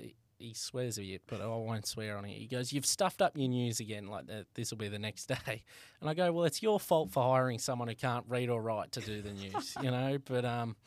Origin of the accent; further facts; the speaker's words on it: Colac, Victoria, Australia; I've growing up in Colac, like, it's just a beautiful town.